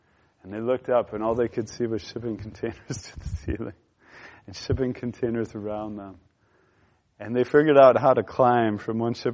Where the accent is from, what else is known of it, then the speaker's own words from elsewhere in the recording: Midwest, United States; We're from the Midwest. We're a long way from the ocean.